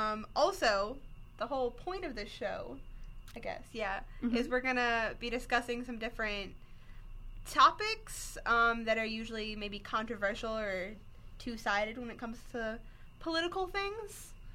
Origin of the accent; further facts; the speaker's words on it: Wisconsin, United States; I'm from Wisconsin. That's an important tidbit, because I'm proud of that.